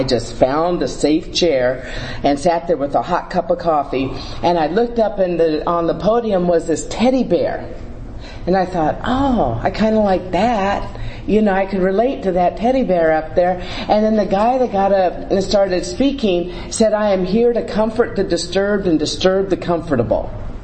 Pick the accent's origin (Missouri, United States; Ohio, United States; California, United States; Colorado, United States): California, United States; Carmichael; And I'm from Carmichael, Sacramento, California.